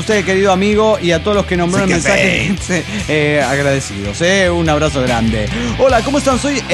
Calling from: Camuy, Puerto Rico; de Camuy, Puerto Rico.

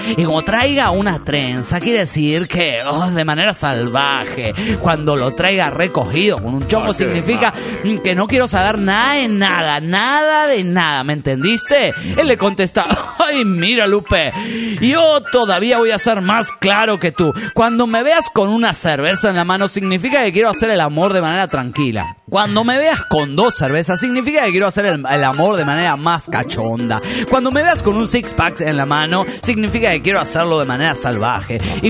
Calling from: Monterrey, Nuevo León, Mexico; de Monterrey, Nuevo León

